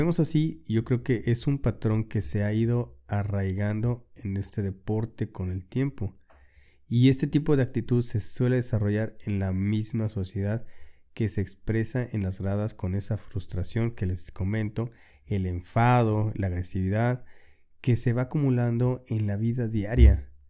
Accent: Mexico; Nosotros como mexicanos hemos normalizado la violencia.

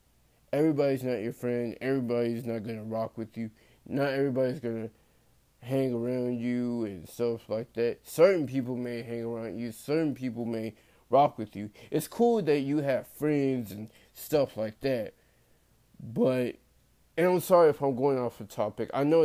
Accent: Fort Worth, Texas, United States; I grew up in Texas. I grew up in a city called Fort Worth of Texas. I am currently 21 years old.

